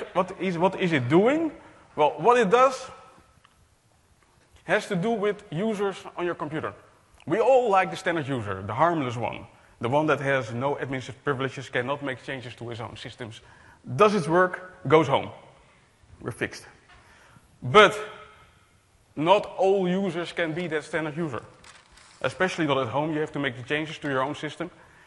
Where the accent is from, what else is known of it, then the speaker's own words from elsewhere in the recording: Netherlands; English is a second language; I'm a consultant from the Netherlands.